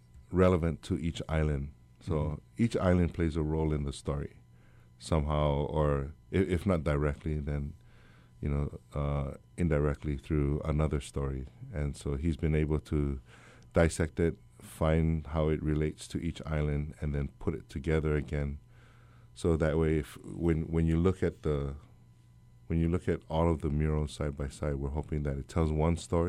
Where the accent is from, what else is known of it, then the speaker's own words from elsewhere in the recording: United States; Growing up in the Western system, you know, you don't get a sense of identity. You know, you're an American